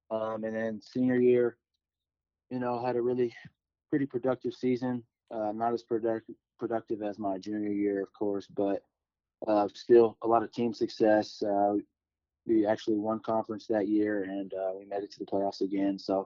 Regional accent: Louisville, Kentucky, United States; I'm from Louisville, Kentucky.

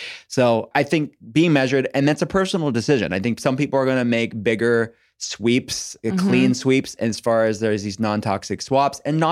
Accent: United States; I'm an American.

